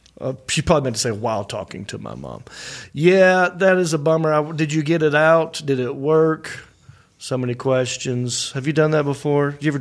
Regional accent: Hickory, North Carolina, United States; That's right. I am from Hickory. I'm happy about it.

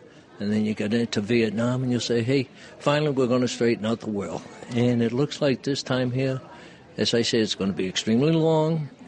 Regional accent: Warwick, Rhode Island, United States; I'm from Warwick.

